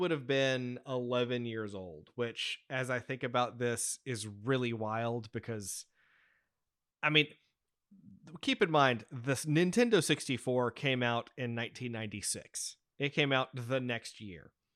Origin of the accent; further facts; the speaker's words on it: United States; Yeah, well, just because I'm American.